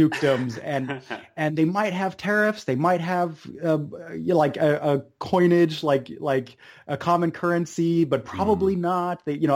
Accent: Munich, Bavaria, Germany; And let me explain that I grew up in Munich. That's probably a good place to start, actually.

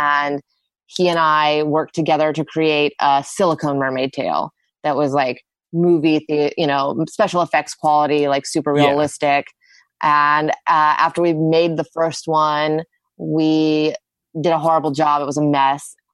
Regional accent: Austin, Texas, United States; I grew up in Austin, you know, we're very close to Aquarena Springs.

